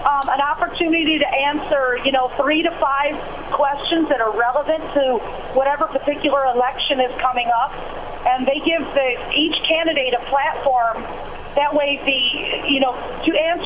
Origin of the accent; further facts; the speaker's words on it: Michigan, United States; I'm from Michigan